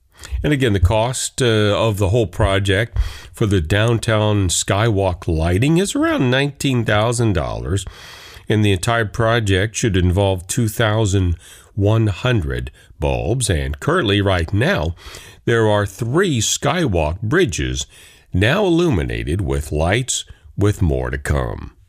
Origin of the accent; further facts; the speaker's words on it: Dallas, Texas, United States; I grew up in Dallas, Texas, and Juneteenth was celebrated first in Texas